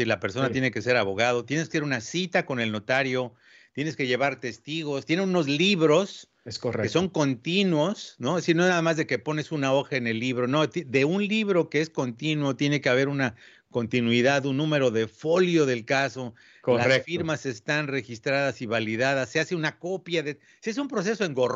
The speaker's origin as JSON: {"language": "Spanish", "country": "Mexico", "said": "lo que en México, en mi país, hubieran sido bastante más caro, creo."}